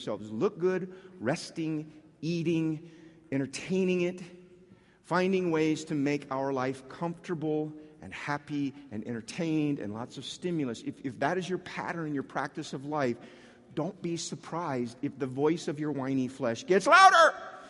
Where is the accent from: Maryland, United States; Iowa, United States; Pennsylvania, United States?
Iowa, United States; I'm from Iowa. We improvised.